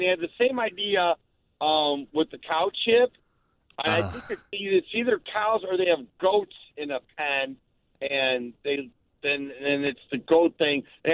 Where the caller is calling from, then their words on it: Gurnee, Illinois, United States; No, I'm calling from Gurnee.